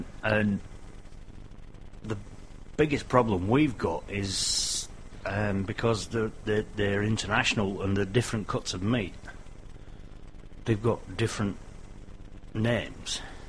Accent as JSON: {"language": "English", "region": "England", "country": "United Kingdom", "said": "I mean, I'm English and I'm used to English style cuts of meat"}